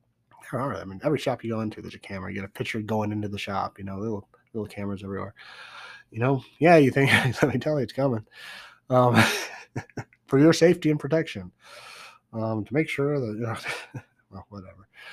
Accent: United States; They want to talk with me because I'm American.

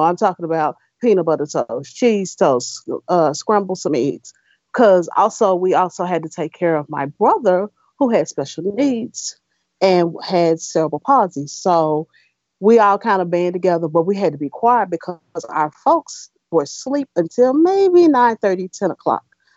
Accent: Dallas, Texas, United States; Pretty much, I grew up in Dallas, where I live now, pretty much in the same house that I live in.

